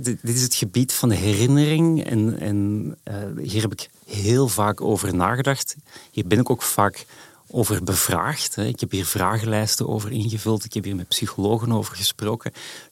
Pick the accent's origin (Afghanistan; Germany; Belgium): Belgium; Edegem, Flanders; now in Amsterdam, Netherlands; In Edegem, dat is de zuidrand van Antwerpen.